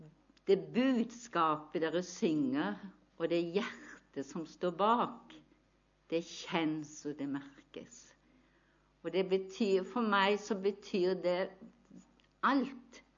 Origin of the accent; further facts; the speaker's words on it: Bergen, Vestland, Norway; moved away; Som dere hører, så er ikke jeg østlending. Jeg kommer fra Bergen.